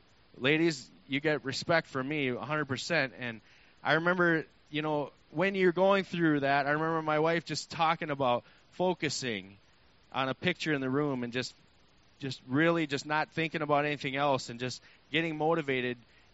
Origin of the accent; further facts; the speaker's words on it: Texas, United States; born there; I was born in Texas. I was born to my mother and father who were very hardworking, loving parents who loved God